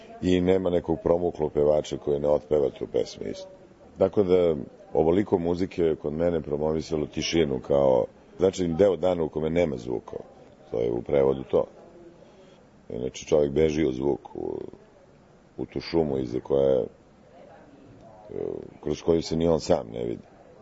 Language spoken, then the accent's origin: Serbian; Belgrade, Serbia; born there; Rođen sam i živim u Beogradu. Akademiju sam završio u Beogradu i svoj radni vek provodim delimično u Beogradu.